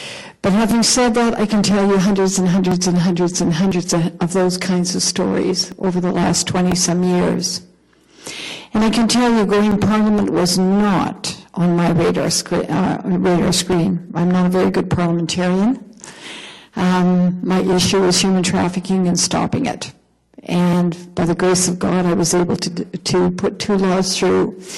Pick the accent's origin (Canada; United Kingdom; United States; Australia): Canada; I'm the Canadian in this bunch.